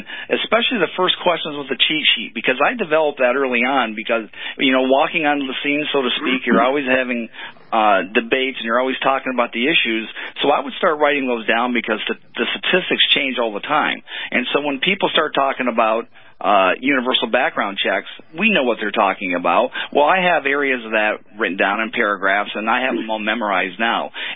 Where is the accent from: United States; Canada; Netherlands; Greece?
United States; Ohio; Of course, I'm from Ohio.